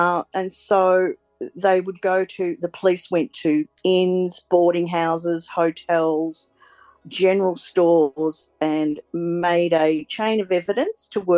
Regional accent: Bendigo, Victoria, Australia; I'm from Bendigo in the Central Goldfields.

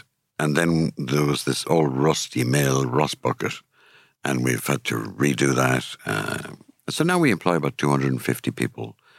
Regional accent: Ireland; you know, I'm Irish, and you know what paddies are like.

